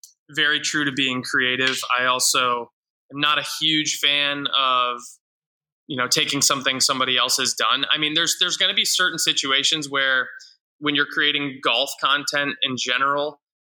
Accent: Virginia, United States; which was right down the road from the house I grew up in Virginia.

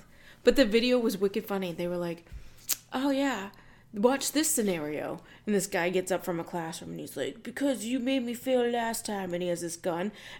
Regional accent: Massachusetts, United States; You can tell I'm from Massachusetts. I had no clue.

